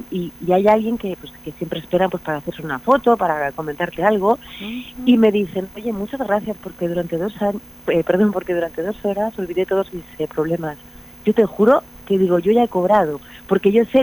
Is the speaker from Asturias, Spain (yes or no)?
yes; Asturias, Spain; yo que soy asturiana, que meto un pie y estoy congelada